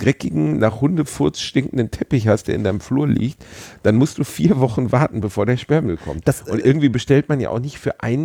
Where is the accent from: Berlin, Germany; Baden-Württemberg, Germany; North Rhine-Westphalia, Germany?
North Rhine-Westphalia, Germany; ich bin Westfale